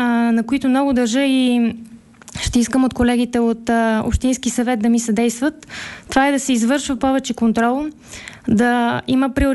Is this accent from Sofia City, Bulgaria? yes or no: yes; Sofia, Sofia City, Bulgaria; born there; Аз съм родена в София, работя тук и искам да остана да живея тук